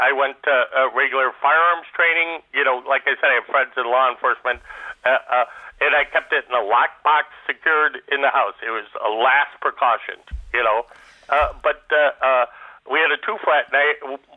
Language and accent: English; Illinois, United States; I'm 60, but I remember, you know, where I grew up right outside of Chicago was still the end of what they call Tornado Alley.